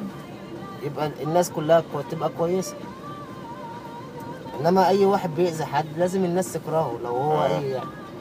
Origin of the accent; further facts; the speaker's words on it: Cairo, Cairo Governorate, Egypt; كلنا من العباسية، بس بقى بلد والدي